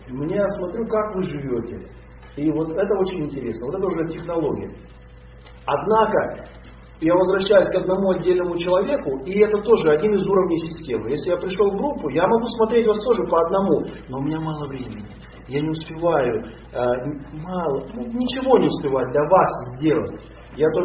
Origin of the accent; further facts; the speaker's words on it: Russia; В общем, я не из Америки, я из России, все хорошо.